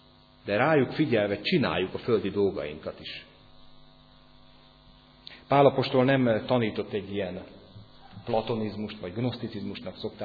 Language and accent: Hungarian; Hungary; eszembe jutott ott az idegen földön, hogy én magyar vagyok